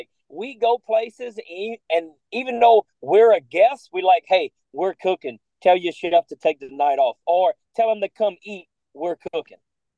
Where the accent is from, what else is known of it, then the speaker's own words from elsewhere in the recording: Louisiana, United States; and Pete, so because I'm from Louisiana, I'm not bragging, I'm not whatever.